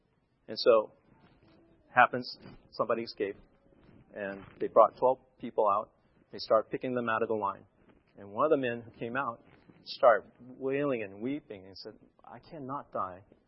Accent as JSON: {"language": "English", "town": "Monterey", "region": "California", "country": "United States", "tie": "born or raised there", "said": "So I went back to my hometown, Monterey."}